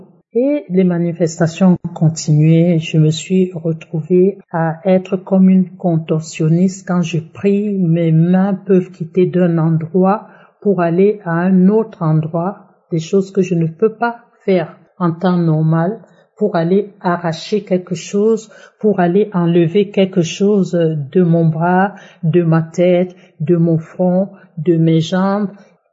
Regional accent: Cameroon; Je suis camerounaise

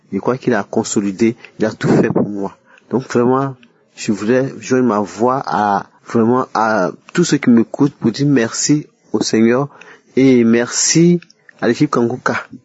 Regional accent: Côte d’Ivoire; Je suis une Ivoirienne de 62 ans et je vis en Côte d'Ivoire.

